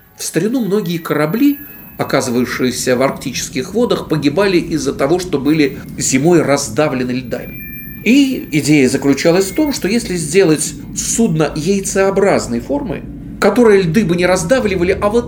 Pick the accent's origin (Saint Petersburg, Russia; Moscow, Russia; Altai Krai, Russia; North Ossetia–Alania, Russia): Saint Petersburg, Russia; или института, как мы, петербуржцы, по привычке его называем